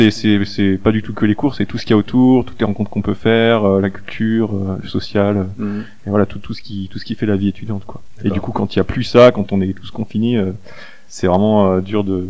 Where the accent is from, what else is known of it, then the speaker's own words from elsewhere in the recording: La Chapelle-en-Vercors, Auvergne-Rhône-Alpes, France; Bah, pareil, je viens de la Chapelle-en-Vercors.